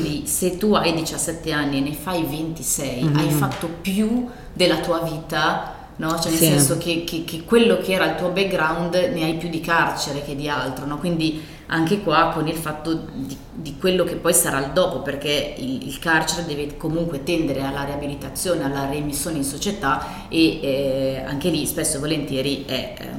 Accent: Milan, Lombardy, Italy; Noi appunto registriamo a Milano, siamo di Milano

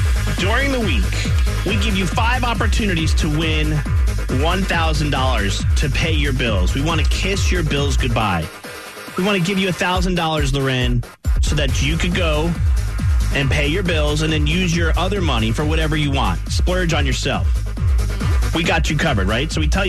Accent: New Jersey, United States; Yeah, I grew up in Jersey in the Northeast there, the tri-state area. We call them subs or heroes.

